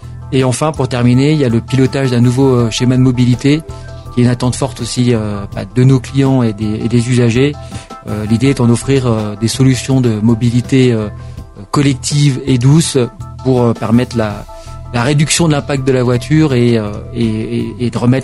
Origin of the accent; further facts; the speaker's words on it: Tignes, Auvergne-Rhône-Alpes, France; moved away as an adult; je suis natif de Tignes, hein, mon papa étant originaire du village englouti, donc j'ai passé toute mon enfance ici, une très belle enfance, jusqu'à mes 18 ans, et puis je suis parti étudier à Lyon, travailler sur Paris